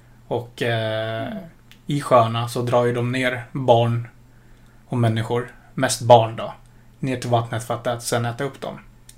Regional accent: Philippines; Det är där jag är ifrån.

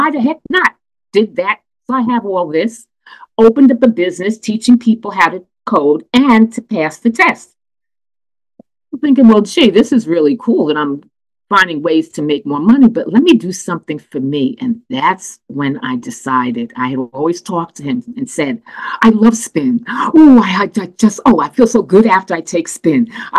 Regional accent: Brooklyn, New York, United States; my experiences as the eldest of 3 children growing up in Brooklyn.

